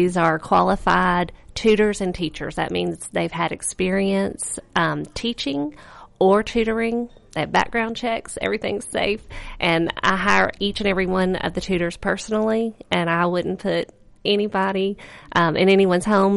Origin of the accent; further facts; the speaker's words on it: Enterprise, Alabama, United States; also born or lived in Mobile; But we lived in Mobile. We're from Enterprise, but we lived in Mobile.